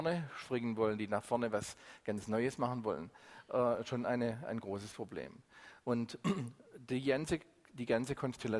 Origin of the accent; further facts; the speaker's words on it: Southern Germany, Germany; Wir als Süddeutsche sind ja die Passagiere, die hier permanent durchzischen in die Vorarlberger Alpen